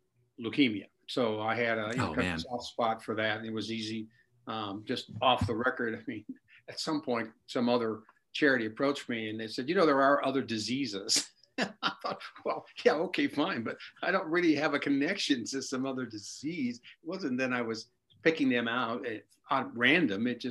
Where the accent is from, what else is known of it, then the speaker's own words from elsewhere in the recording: Chicago, Illinois, United States; I was a kind of a normal kid growing up in Chicago in the 50s and 60s.